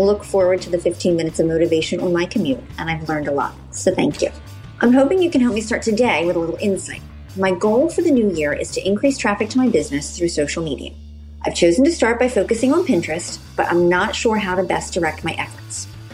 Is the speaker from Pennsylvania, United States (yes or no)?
yes; Pennsylvania, United States; Hi, Chris. … from Pennsylvania.